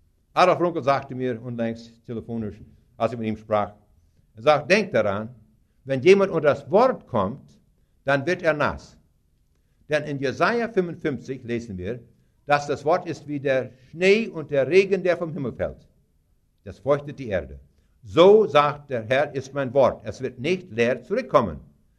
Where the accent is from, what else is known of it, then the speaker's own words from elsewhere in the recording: Canada; German is a second language; ich komme von einem Farm aus Kanada, ich bin in Kanada geboren, meine Eltern sind es auch.